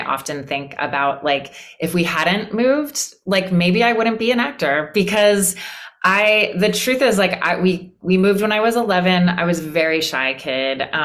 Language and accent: English; Alaska, United States; born there; is it a little enough known fact that I was born in Alaska?